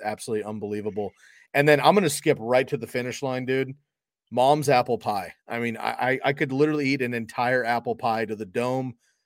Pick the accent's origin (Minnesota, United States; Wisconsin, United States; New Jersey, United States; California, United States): California, United States; now in Oregon, United States; I'm from California. I live in Oregon.